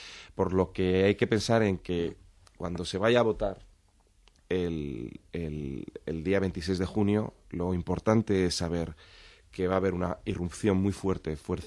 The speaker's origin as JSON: {"language": "Spanish", "town": "Madrid", "region": "Community of Madrid", "country": "Spain", "said": "Yo ahora tengo el orgullo de ser diputado por Madrid, que es mi provincia. Además, yo soy del distrito de Chamartín."}